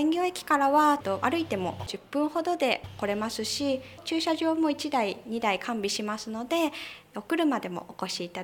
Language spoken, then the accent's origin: Japanese; Fujisawa, Kanagawa, Japan; 私自身藤沢で生まれ育ったということもあって、